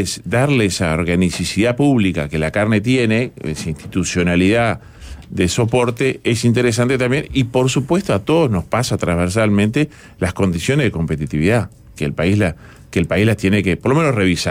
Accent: Uruguay; yo soy como buen uruguayo

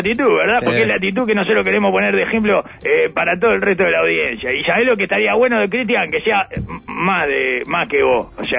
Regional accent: Uruguay; Como trabajadores uruguayos.

